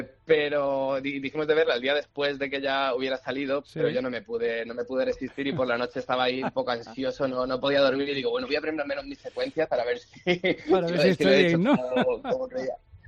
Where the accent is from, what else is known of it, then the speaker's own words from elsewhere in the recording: Málaga, Andalusia, Spain; now in Madrid, Spain; aproveché para ir a mi pueblo, porque bueno, yo vivo en Madrid, yo no estoy viviendo ahora mismo en Málaga, pero es verdad que intento ir allí cada vez que puedo y rodar allí fue genial.